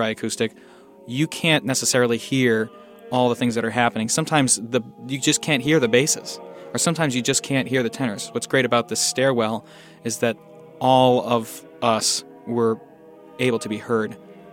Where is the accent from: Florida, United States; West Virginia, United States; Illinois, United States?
Florida, United States; now in Minnesota, United States; I'm certainly not a Minnesota native. I grew up in Central Florida. I moved all over the country. Never thought I would be in the Midwest.